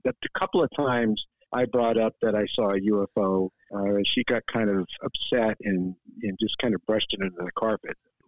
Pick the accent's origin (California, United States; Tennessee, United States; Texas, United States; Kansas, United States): California, United States; which led to me watching PBS a lot growing up in the Bay Area.